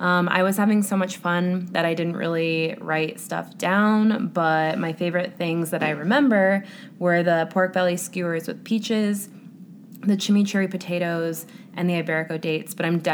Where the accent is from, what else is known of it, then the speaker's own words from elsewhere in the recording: Chicago, Illinois, United States; and I'm from Chicago originally